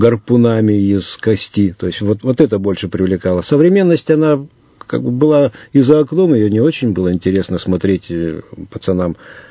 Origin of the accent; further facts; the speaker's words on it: Irkutsk, Irkutsk Oblast, Russia; как любой мальчишка, который рожден в Сибири, а я родился в городе Иркутске, я коренной житель этого города